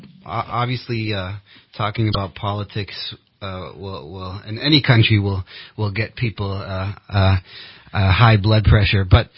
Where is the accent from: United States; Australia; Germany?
Germany; I grew up in Germany. I'm a child of Christian missionaries that lived and worked in Germany for 28 years.